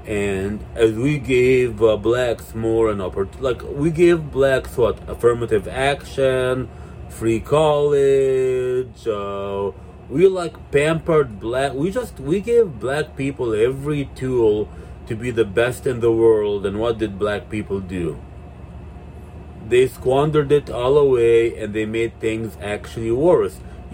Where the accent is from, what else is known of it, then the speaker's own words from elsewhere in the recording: Mountain View, California, United States; And, you know, I told her I'm from Mountain View and shit like that.